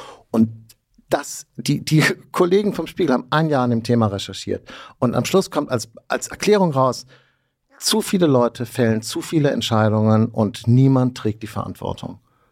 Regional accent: Berlin, Germany; wir hier als Berliner in dieser Stadt das nicht können

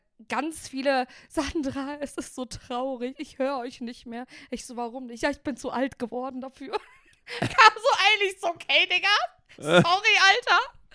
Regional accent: Uzbekistan; Ich komme aus Usbekistan, Laser, anderes Land.

